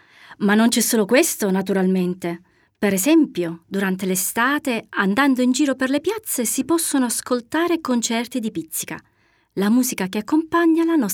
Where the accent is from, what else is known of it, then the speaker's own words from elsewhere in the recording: Apulia, Italy; Vengo dalla Puglia, per essere precisa, dal Salento.